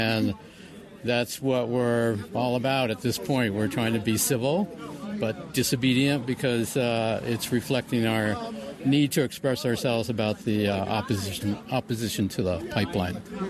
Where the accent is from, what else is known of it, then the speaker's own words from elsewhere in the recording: Ashfield, Massachusetts, United States; from Baptist Corner Road in Ashfield and lived here about 30 years.